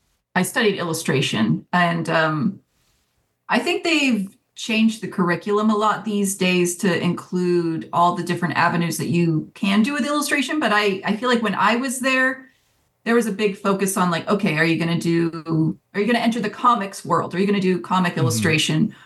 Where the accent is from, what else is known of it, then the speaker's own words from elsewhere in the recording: Stow, Massachusetts, United States; Yeah, I grew up in Massachusetts, Stowe, Massachusetts, which is kind of a small ruralish town, kind of like maybe 45 minutes west of Boston.